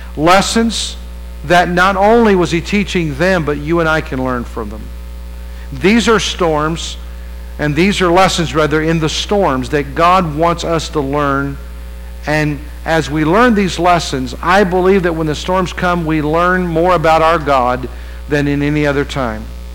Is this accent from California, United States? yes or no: no; West Virginia, United States; When I grew up in West Virginia, I remember growing up there and we had school drills.